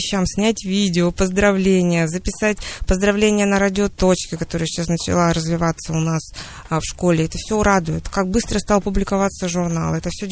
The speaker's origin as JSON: {"language": "Russian", "region": "Siberia", "country": "Russia", "tie": "born or raised there", "said": "по крайней мере, сибиряки. Я коренной житель, но наши предки, давние предки, я полагаю, пришли сюда вместе с Ермаком, когда присоединялась Сибирь, и все, без исключения родственники, говорят, что мы происходим из Челдонов."}